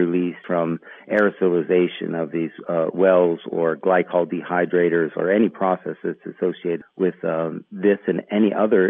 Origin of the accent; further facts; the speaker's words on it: Steubenville, Ohio, United States; I grew up in the Ohio Valley. I mean, I was born in Steubenville, Ohio, and I think for 2 of the 5 years that I lived there in my short life